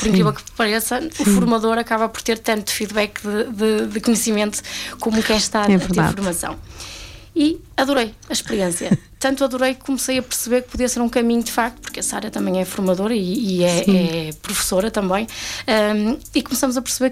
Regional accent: Ovar, Aveiro, Portugal; E eu sou daqui, de Arada, Ovar.

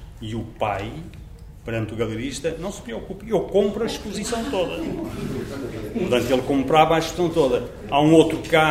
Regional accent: Ovar, Aveiro, Portugal; eu sou de Ovar, estudei depois em Espinho, onde faço 2 anos, chamado ciclo preparatório, 5º e 6º ano.

